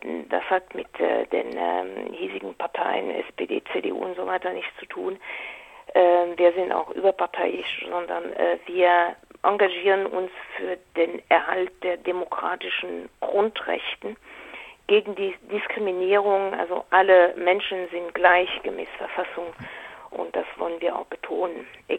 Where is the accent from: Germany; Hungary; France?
France; German is a second language; also selber bin Französin. Ich habe die 68er in Frankreich erlebt.